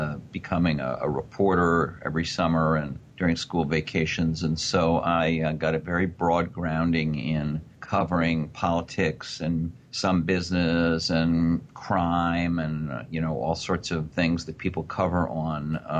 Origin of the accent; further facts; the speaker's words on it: Providence, Rhode Island, United States; It began in my hometown of Providence, Rhode Island.